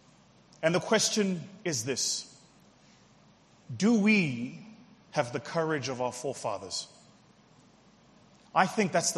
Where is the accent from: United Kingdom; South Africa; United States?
South Africa; And for those of you who've never traveled to South Africa, when you do, you realize as a South African going into the rest of the continent that we are often disconnected from the realities of what it takes to truly live, exist, and thrive in our continent.